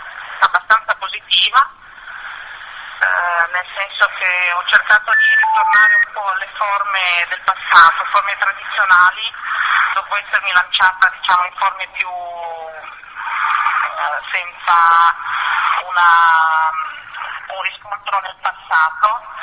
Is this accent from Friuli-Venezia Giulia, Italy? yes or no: no; Turin, Piedmont, Italy; born there; sono nata a Torino e vivo in questa città.